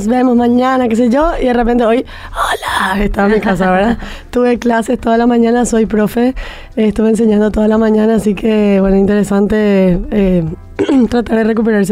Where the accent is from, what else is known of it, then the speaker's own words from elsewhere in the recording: Paraguay; Bueno, yo soy paraguaya, hija, esposa, mamá, amiga